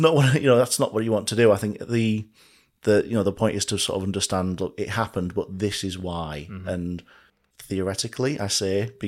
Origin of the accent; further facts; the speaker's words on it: North East England, United Kingdom; I grew up in the Northeast, Saturday trips with the family, York Rail Museum wasn't particularly far away.